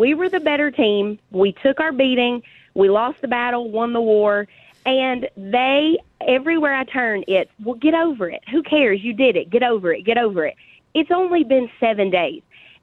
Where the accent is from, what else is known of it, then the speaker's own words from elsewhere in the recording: Kentucky, United States; So I am from Kentucky, but huge, huge, huge Georgia fan.